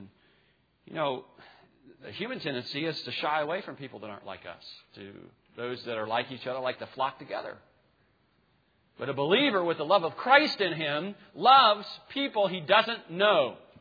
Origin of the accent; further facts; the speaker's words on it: Greenville, United States; I mean, I grew up in Greenville, and over the last 15, 20 years, I mean, Greenville has just exploded.